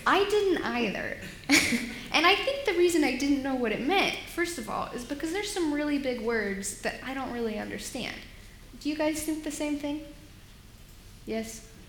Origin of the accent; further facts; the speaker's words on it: United States; I'm from America and I'm different, which I hope isn't a bad thing.